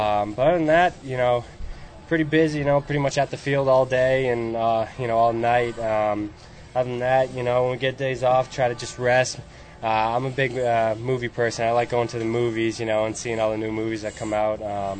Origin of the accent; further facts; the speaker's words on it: New Hampshire, United States; But growing up in New Hampshire, you know, I'm used to playing in snow and stuff like